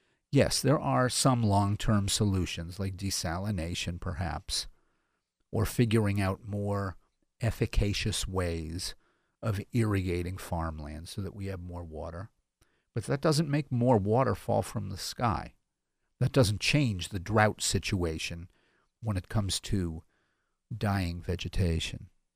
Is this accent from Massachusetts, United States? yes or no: yes; Massachusetts, United States; now in California, United States; I'm from Massachusetts. I've heard all the insults. When I was in Massachusetts, aimed at Californians. I've been a Californian almost 30 years